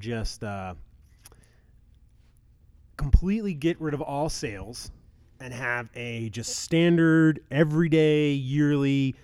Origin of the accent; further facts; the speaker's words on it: Texas, United States; there was people in my home state of Texas getting in fist fights